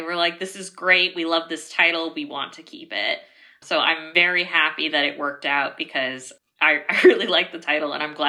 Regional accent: Maui, Hawaii, United States; moved away as an adult; I was born on Maui and then moved to the mainland for college, and I've kind of been here since then. And so I think a lot of it was missing home.

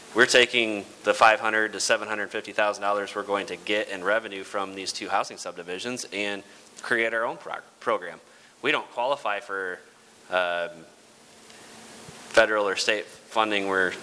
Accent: Waterloo, Iowa, United States; I can say this because I grew up in Waterloo

